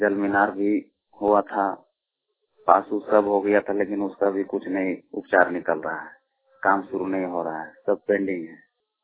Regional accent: Jhirki, Jharkhand, India; मैं झिरकी का रहने वाला हूँ, पोस्ट कथारा, जिला बोकारो से हूँ। मेरा ब्लॉक गोमिया पड़ता है।

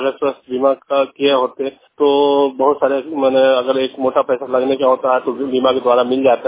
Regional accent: Bengi, Bihar, India; मैं टोला बेनगी पोस्ट बेनगी जिला मुंगेर का रहने वाला हूँ।

